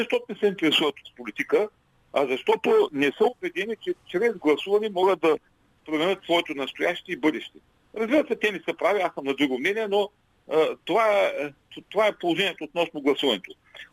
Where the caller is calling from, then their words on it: Ruse, Ruse Province, Bulgaria; съм от Русе.